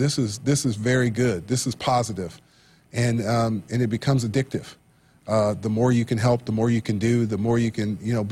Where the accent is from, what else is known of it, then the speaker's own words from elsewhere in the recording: Lawton, Oklahoma, United States; also born or lived in Fort Riley, Kansas; Dad being in the military, I was born in Fort Riley, which is Kansas. And then I grew up in, you know, Fort Sill, which is in Lawton.